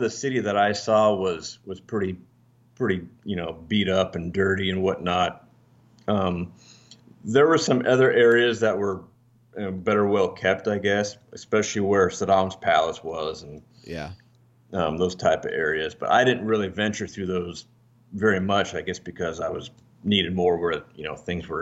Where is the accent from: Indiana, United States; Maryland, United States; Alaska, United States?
Alaska, United States; also born or lived in Northern Virginia; I'm from Northern Virginia. I was actually raised in Alaska, but when I got out of high school, I joined the Army